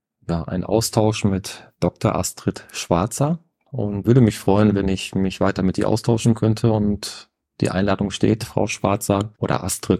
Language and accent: German; Oerlinghausen, North Rhine-Westphalia, Germany; also born or lived in Bielefeld; Geboren in Bielefeld, aufgewachsen in der Lipparei, ein Ortsteil von Oerlinghausen.